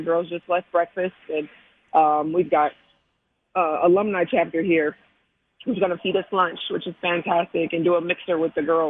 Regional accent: Milwaukee, Wisconsin, United States; we've got a very active chapter in Milwaukee, my hometown, and that's 50 miles up the road.

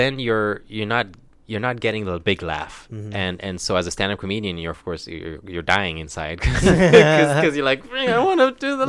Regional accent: Ethiopia; now in United States; So I went in and I said, hey, man, I grew up in Ethiopia. I'm not Somalian.

